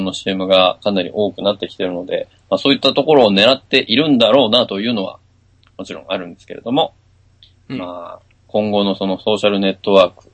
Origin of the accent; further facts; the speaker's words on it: Mie, Japan; 工場萌えツアーだって、発端はうちの地元ですからね。